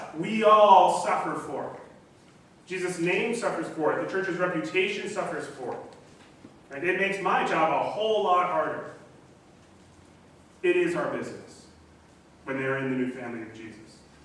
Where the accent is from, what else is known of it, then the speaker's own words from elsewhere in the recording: United States; I'm originally from the States, my family's all living in the States again